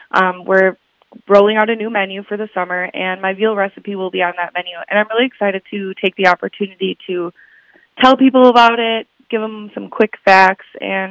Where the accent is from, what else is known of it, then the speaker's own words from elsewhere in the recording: Plymouth, Wisconsin, United States; I am originally from Plymouth, Wisconsin. It's the cheese capital of Wisconsin, if I do believe so.